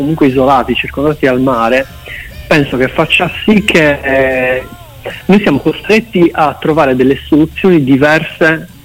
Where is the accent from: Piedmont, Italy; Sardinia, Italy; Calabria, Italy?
Sardinia, Italy; Santa Giusta; Siamo dell'Oristanese, di Ristano, okay. Io sono di Santa Giusta, insomma siamo dell'Oristanese.